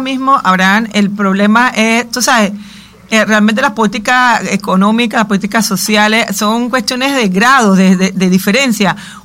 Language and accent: Spanish; Panama; yo pienso que ahí es donde como panameño debemos cuestionar nosotros mismos